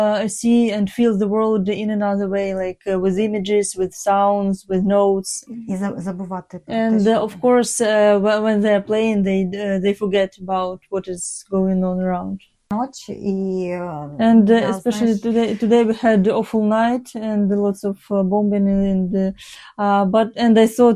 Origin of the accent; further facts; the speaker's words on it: Sievierodonetsk, Luhansk Oblast, Ukraine; moved away; I came from Severodonetsk, Luhansk Oblast in 2009.